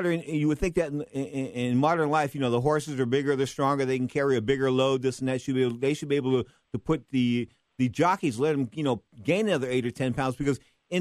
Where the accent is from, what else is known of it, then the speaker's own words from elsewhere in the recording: San Francisco, California, United States; born there; I was born in San Francisco.